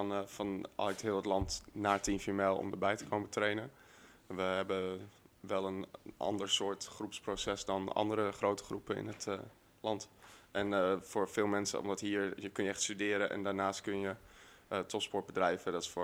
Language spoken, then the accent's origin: Dutch; Warffum, Groningen, Netherlands; Ik kom uit Noord-Nederland, Warfum. Of Noord-Groningen.